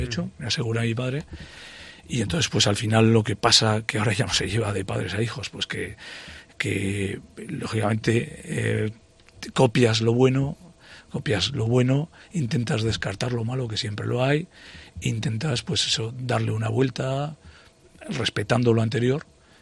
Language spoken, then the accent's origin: Spanish; Sabiñánigo, Aragon, Spain; ¿no? Porque nosotros somos originarios de Sabañánigo Pueblo